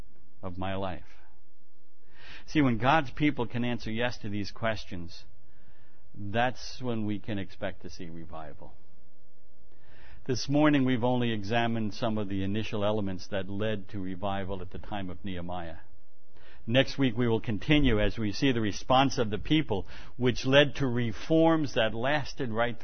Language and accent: English; New York City, New York, United States; born there; And I'm also a New Yorker. I could be an I Love New York commercial. I was born in Manhattan, and I just love New York.